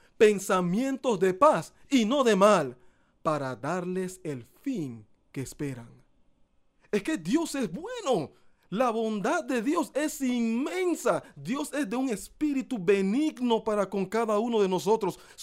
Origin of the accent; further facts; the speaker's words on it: Panama; Pero Panamá es mi casa, Panamá es mi tierra.